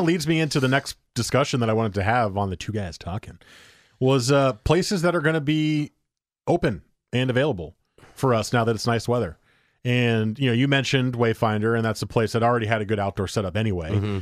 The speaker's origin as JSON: {"language": "English", "town": "Beaverton", "region": "Oregon", "country": "United States", "said": "because I was from Beaverton and it was years before I kind of got into the beer scene"}